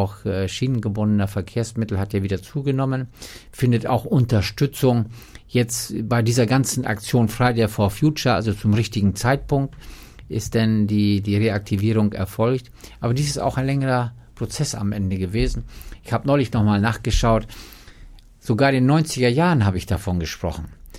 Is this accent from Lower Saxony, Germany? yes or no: yes; Neuenhaus, Lower Saxony, Germany; Als Kind und Jugendlicher bin ich aufgewachsen in Nährlage